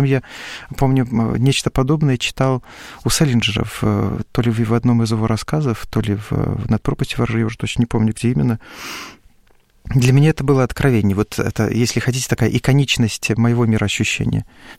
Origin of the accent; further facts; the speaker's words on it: Gomel, Gomel Region, Belarus; Как-то я шел в задумчивости по улицам Гомеля, моего родного города.